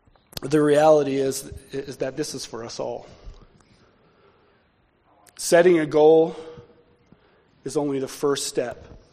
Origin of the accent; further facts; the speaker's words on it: United States; I'm an American, so I fall right in there.